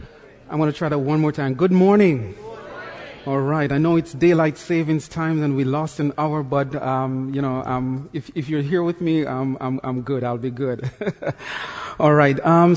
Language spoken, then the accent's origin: English; Jamaica; I'm from Jamaica, so anything below 60 degrees is just not happening for me